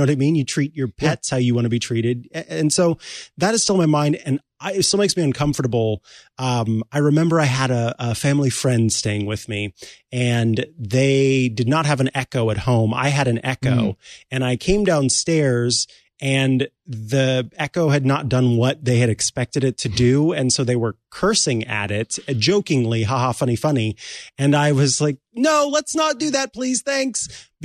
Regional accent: Missouri, United States; So I'm from the Midwest. Mm-hmm. I come from Missouri

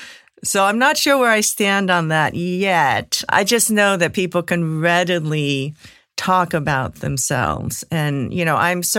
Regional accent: East Coast, United States; now in Berkeley, United States; Maybe because I come from the East Coast, got plopped down in Berkeley. It has been over 2 decades, so I'm over it now.

